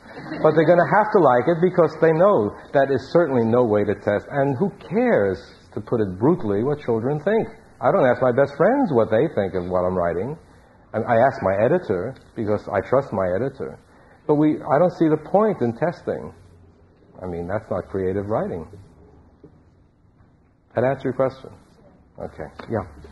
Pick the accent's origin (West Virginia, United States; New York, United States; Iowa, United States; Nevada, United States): New York, United States; Brooklyn; Well, I was born in Brooklyn and lived there till I was 16, and then I moved to New York